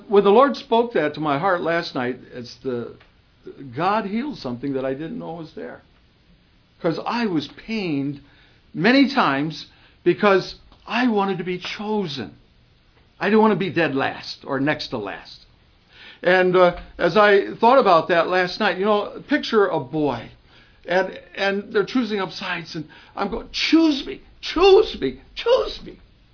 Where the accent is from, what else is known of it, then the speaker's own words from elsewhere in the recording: United States; I was a pagan growing up in America.